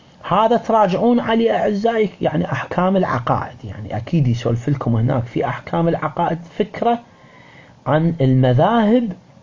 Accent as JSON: {"language": "Arabic", "country": "Iraq", "said": "احنا عندنا في العراق"}